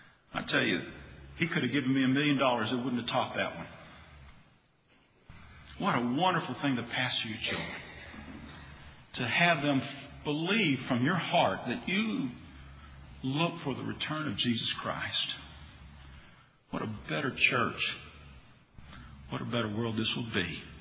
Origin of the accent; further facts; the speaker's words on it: United States; And I'm an American. I'm thankful to live in America. Don't want to live anywhere else.